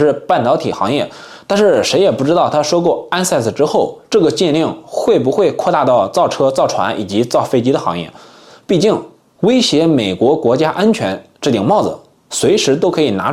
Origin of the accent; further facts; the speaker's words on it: China; 但是作为中国人，作为一个工科生，看到中国的车企取得这个成绩，那还是相当激动的。